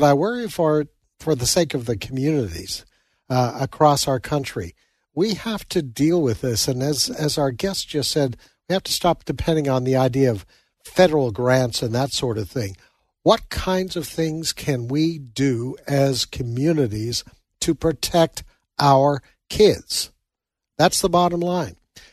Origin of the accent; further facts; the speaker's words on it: Canada; Yeah, I'm a Canadian. I confess.